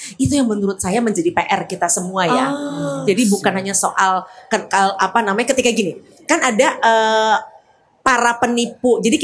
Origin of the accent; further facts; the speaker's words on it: Jakarta, Indonesia; Jadi kalau saya anak Jakarta